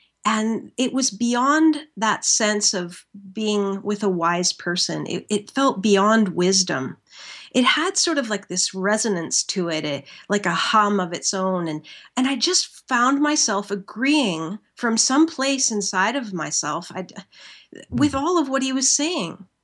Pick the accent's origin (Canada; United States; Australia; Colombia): Canada; And I don't come from much of a religious background. I'm Canadian.